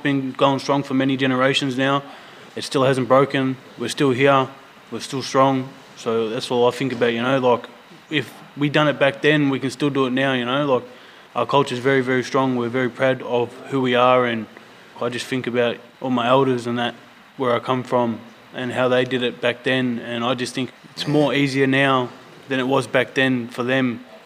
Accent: Mildura, Victoria, Australia; now in Shepparton, Australia; I live in Shep, but I'm originally from Mildura, Barkindji mob.

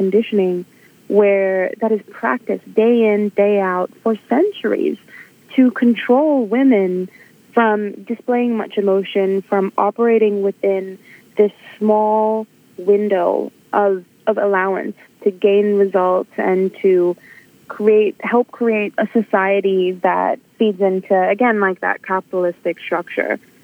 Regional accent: Sri Lanka; moved away as an adult; Yeah, so I'm from Sri Lanka originally. And honestly, moving here as an adult and operating within the system as an adult migrant is crazy.

